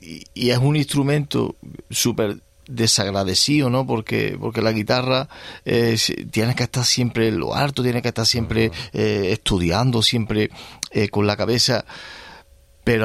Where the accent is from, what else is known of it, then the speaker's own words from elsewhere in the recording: Andalusia, Spain; como hablamos los andaluces, como los españoles, ¿no?